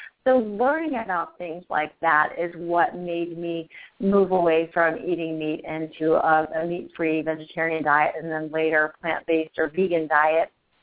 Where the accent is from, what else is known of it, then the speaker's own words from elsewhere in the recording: Virginia, United States; Like Crystal, I was raised eating meat. I grew up in Virginia. My dad hunted.